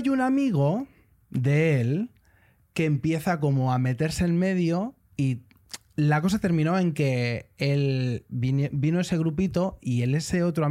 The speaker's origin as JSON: {"language": "Spanish", "town": "Valencia", "region": "Valencian Community", "country": "Spain", "said": "me acuerdo de estar de fiesta en Valencia y, bueno, yo soy de Valencia."}